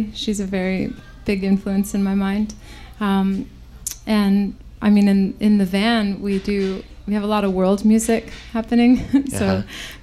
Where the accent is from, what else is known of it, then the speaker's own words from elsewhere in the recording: California, United States; I was raised in California, so I did spend a lot of time in mountains and deserts and beaches